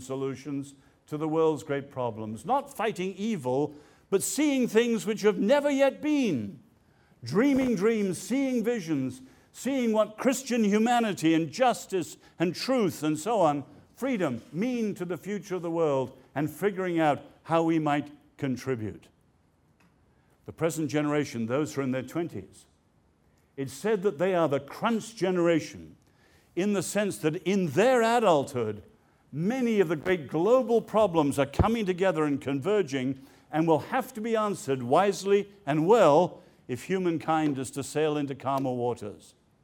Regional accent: Ireland; I'm glad to say as an Irishman, our one glorious hour

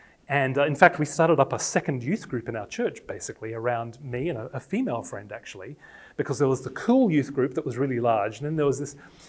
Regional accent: Australia; accent: English; now in England; I was born in Australia, but I was born to English parents, so I had an English accent, and I was in Australia.

